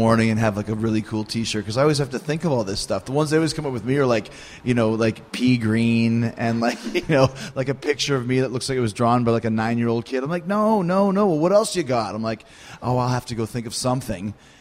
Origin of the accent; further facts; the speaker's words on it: Canada; moving to Vancouver, Canada, my home country.